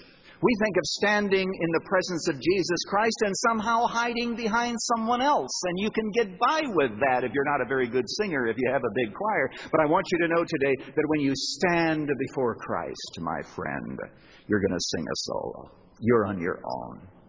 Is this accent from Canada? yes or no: yes; Canada; Now that you know that I came from Canada